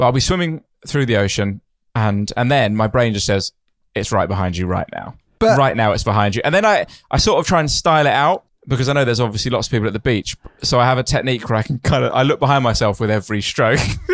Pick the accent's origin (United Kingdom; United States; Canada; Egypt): United Kingdom; I imagine it's because I'm very British, I'm too embarrassed to let that be known.